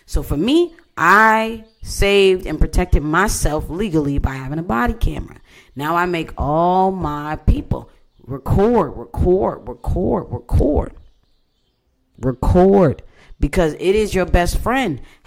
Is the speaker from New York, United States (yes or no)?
yes; New York, United States; She said soda, but I'm from New York, so I said, and what?